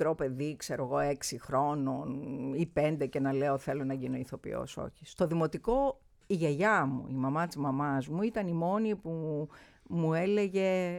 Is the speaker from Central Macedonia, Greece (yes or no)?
no; Tripoli, Peloponnese, Greece; now in Athens, Greece; γιατί μεγάλωσα στην Τρίπολη. Μετά έφυγαν οι γονείς μου και ανεβήκαμε στην Τρίπολη.